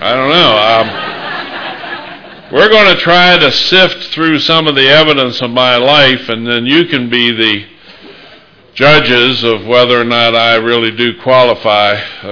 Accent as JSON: {"language": "English", "town": "Hagerstown", "region": "Maryland", "country": "United States", "said": "I am from Hagerstown, Maryland"}